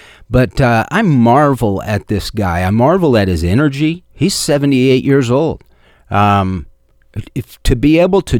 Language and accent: English; New York, United States; And the public Trump that we see that can be very combative, as a New Yorker, is different.